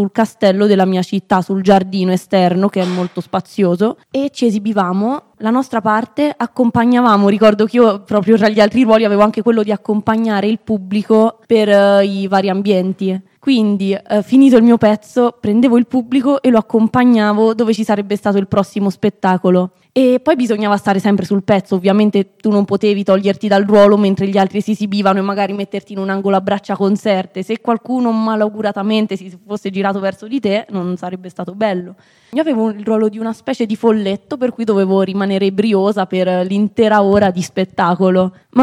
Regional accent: Gualdo Tadino, Umbria, Italy; Io vengo da Gualdo Tadino.

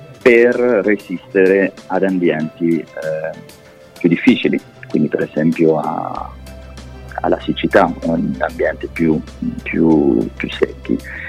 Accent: Perugia, Umbria, Italy; moved away as an adult; now in Paris, France; al momento sono a Parigi, sono chiaramente italiano, quindi ho studiato, sono di Perugia e ho studiato a Bologna biotecnologie farmaceutiche

